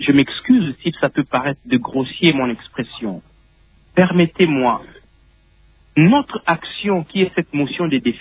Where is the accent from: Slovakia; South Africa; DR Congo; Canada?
DR Congo; Kisangani, Tshopo; Mais si je pars chez moi à Kisangani, la situation est catastrophique à Kisangani.